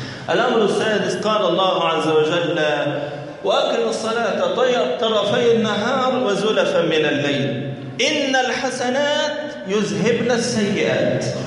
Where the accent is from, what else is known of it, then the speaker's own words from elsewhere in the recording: Egypt; انت دلوقتي مثلا عندنا في مصر صحراء من كل مكان